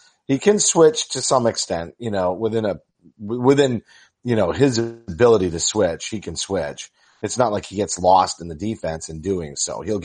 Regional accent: Ireland; Yes, I am getting tanned as much as this Irishman can get tanned.

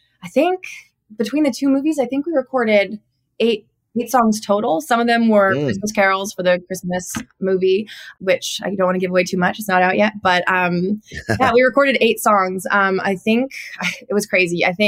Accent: Cloverdale, British Columbia, Canada; moved away as an adult; now in Nashville, United States; I grew up in Cloverdale, which is a rodeo town in BC.

